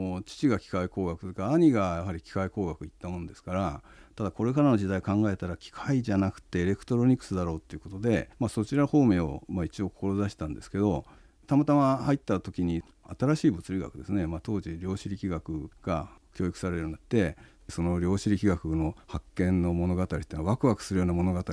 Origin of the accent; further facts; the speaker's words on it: Yokohama, Kanagawa, Japan; also born or lived in Tokyo; 生まれたのは東京なんですけど、2歳の時にもう横浜に引っ越しまして、住んでる家は山の手にありましたから、野原でいろいろ土いじったり木を切ったり木に登ったりとか、そんな生活を小さい頃はしてましたね。